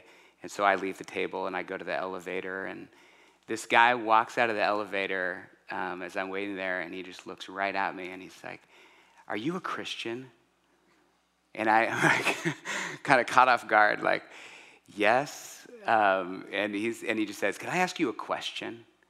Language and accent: English; Santa Barbara, California, United States; I'm from Santa Barbara